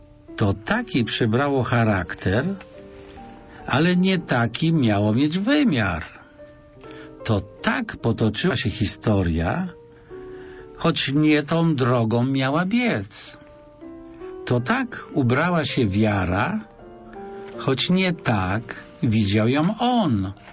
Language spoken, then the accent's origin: Polish; Recovered Territories, Poland; born there; ja się urodziłem na ziemiach odzyskanych jako dziecko tułaczy wojennych tego pokolenia